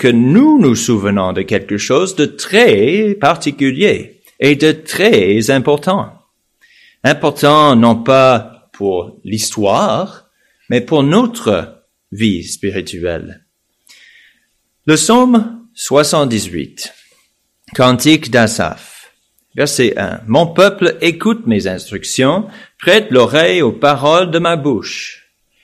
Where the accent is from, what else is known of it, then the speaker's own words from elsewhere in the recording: United States; Alors moi, en tant qu'Américain, je ne connaissais pas l'expression « je me souviens ».